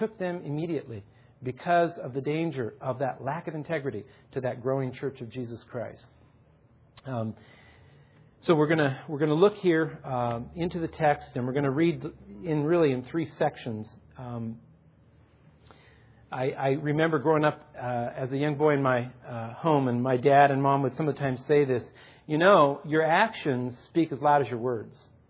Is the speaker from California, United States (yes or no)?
yes; California, United States; moved away as an adult; I came from California 15 years ago. I went to seminary down in Escondido.